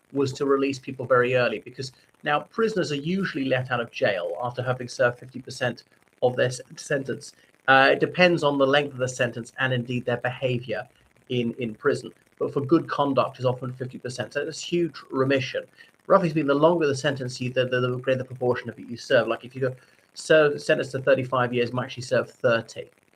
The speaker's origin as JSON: {"language": "English", "country": "Ireland", "said": "everybody … from Ireland."}